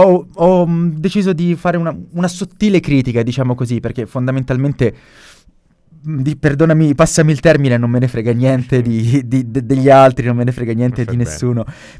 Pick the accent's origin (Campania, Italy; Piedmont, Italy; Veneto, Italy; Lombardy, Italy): Piedmont, Italy; Turin; now in Rome, Italy; Io sono di Torino, ma abito a Roma da almeno 10 anni, ho perso il conto.